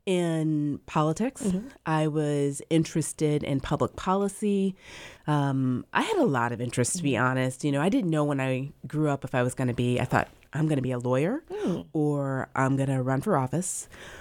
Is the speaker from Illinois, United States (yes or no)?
yes; Lincoln, Illinois, United States; also born or lived in Peoria; Grew up in Central Illinois. I'm a Central Illinois girl. I was born in Peoria.